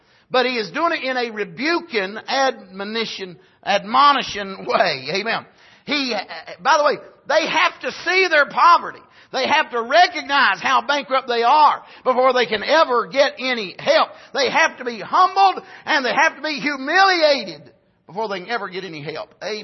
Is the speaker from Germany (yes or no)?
no; United States; I'm not a Christian because I'm an American.